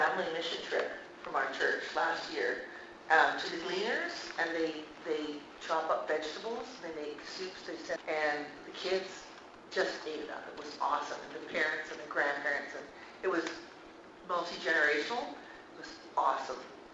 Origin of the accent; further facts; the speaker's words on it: Prince George, British Columbia, Canada; we're from Prince George.